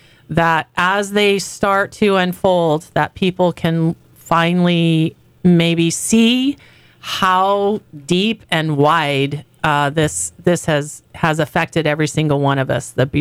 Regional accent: United States; So I'm an American. My ancestors fought in the American Revolution.

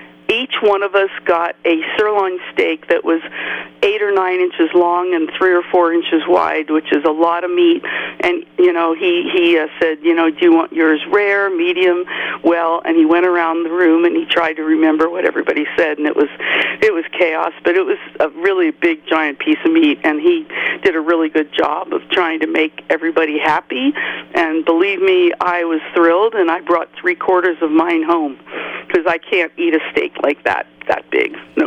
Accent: Philadelphia, Pennsylvania, United States; But personally, I was raised in Philadelphia area, so I did taste everything.

